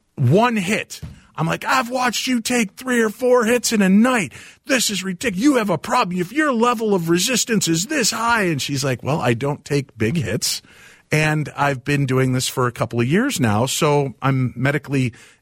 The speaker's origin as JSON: {"language": "English", "town": "Chicago", "region": "Illinois", "country": "United States", "tie": "born or raised there", "said": "I grew up in Chicago. It was ditchweed."}